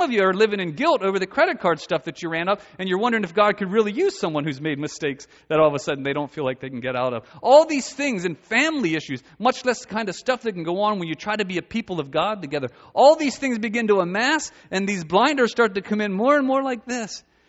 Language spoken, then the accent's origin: English; York, Pennsylvania, United States; I'm from York County. You know, I lived in Lancaster, literally on the S Bend, for the last 3 years.